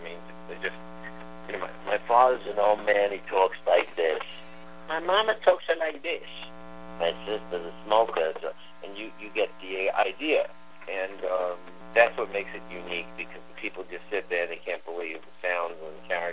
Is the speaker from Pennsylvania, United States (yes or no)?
no; Brooklyn, New York, United States; the craziness of growing up in Sheepshead Bay, Brooklyn